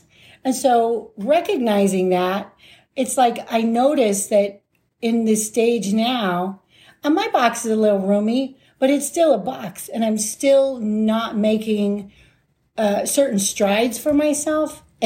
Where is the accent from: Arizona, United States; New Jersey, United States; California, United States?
Arizona, United States; Phoenix; moved away as an adult; also born or lived in Albuquerque; Yeah, I'm from Phoenix, born and raised. I moved to Albuquerque in 1992, and I was there for about 23 years